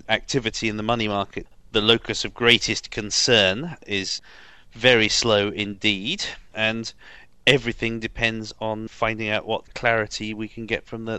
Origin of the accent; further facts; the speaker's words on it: United Kingdom; now in United States; I'm speaking as a U.S. taxpayer, even though I'm British